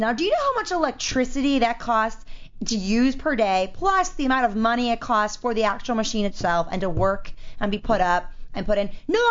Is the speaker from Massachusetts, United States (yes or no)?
no; Maryland, United States; I grew up in Maryland, so it's the D.C. area.